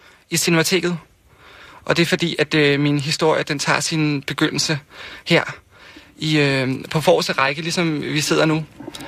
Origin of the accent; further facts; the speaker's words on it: Frederiksberg, Capital Region of Denmark, Denmark; also born or lived in Brønshøj; Og jeg er 28 år, og jeg kommer fra Frederiksberg og Brøndshøj, og opvokset i sådan noget middelklassemiljø med, med en mor, der arbejder i boligselskaber, og en far, der er folkeskolelærer.